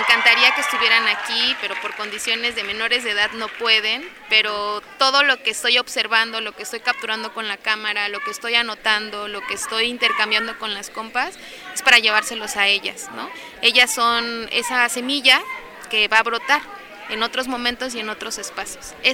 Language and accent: Spanish; Oaxaca, Mexico; vengo del Istmo de Tehuantepec, en Oaxaca.